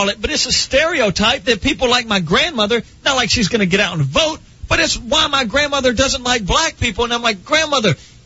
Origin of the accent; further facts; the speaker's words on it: United States; No, I'm American. I have the right to bitch about anything.